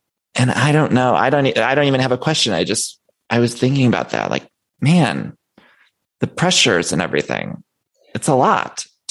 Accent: Ohio, United States; because that was I grew up in Ohio. We didn't have, you know, there wasn't a, I didn't have access to like other stuff.

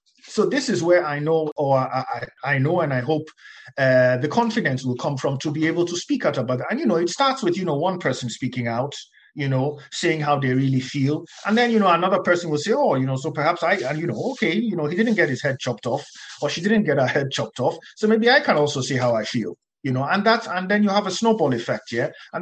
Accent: Nigeria; when I was growing up in Nigeria, for instance, of course, there's very few mixed race people in Nigeria

